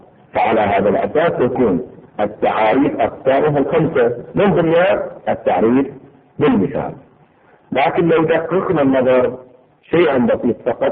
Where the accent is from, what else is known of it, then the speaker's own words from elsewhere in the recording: Bahrain; إذا لاحظونه في الأساليب الدراسية عندنا في البحرين سابقا